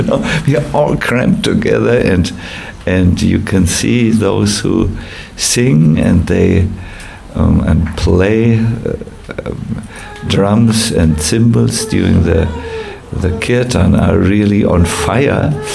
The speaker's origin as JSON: {"language": "English", "region": "North Germany", "country": "Germany", "accent": "North German", "said": "I could speak Grüezi in such a way that no one would recognize my North German accent."}